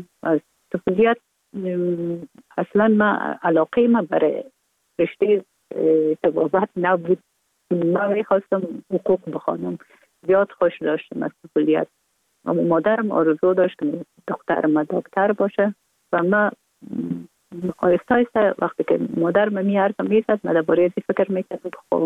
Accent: Kabul, Afghanistan; born there; ما در کابل به دنیا آمدیم، اصلا از طرف پدر از ننگرهار و از طرف مادر از کابل هستیم. در کابل به دنیا آمدیم.

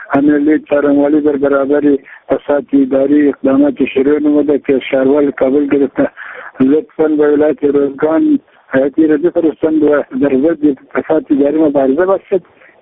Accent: Kishim, Badakhshan, Afghanistan; من از بدخشان هستم، ولسوالی کشم،

